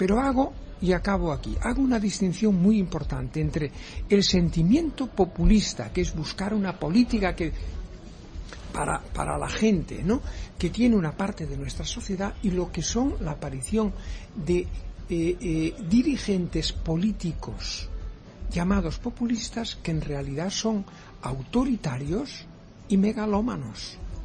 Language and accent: Spanish; Spain; yo soy ciudadano de un país, de España, me veo bien como español